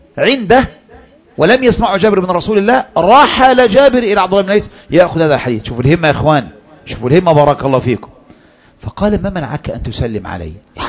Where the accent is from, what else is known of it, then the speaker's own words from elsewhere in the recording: Egypt; إحنا كمصريين مش أنت بس